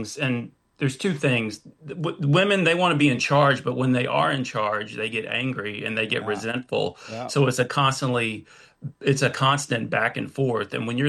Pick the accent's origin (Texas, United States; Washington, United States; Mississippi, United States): Texas, United States; Houston; Houston, Texas. Oh, okay. Texas. Yeah, it's hot down here, so everyone's constantly in a bad mood.